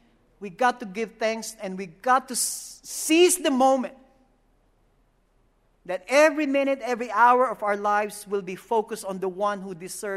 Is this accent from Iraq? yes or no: no; Philippines; Growing up in the Philippines